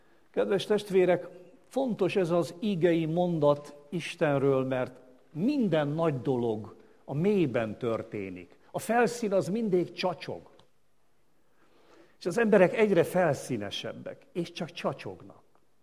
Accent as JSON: {"language": "Hungarian", "country": "Hungary", "said": "Az egy csoda, hogy mi vagyunk. Mi magyarok vagyunk."}